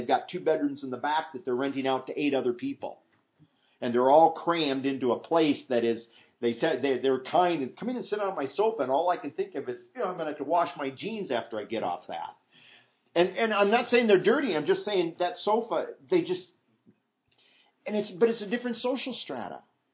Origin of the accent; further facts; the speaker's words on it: Midwest, United States; The joke was, because I was from Norwegian country in the Midwest, if you had a potluck, you could be guaranteed just about everything was covered in white sauce and cheese.